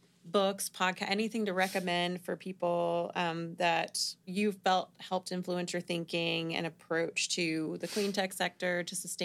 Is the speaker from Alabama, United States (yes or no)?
yes; Alabama, United States; also born or lived in Charlotte, North Carolina; now in Atlanta, United States; I'm originally from Alabama. I moved around a bit, but I moved down from Charlotte